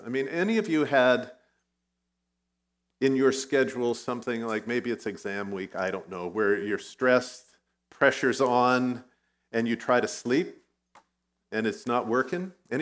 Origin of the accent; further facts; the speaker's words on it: Vietnam; first language Vietnamese; English is a second language; Growing up in Vietnam, I don't think I remember anybody who honestly believed that safety was guaranteed.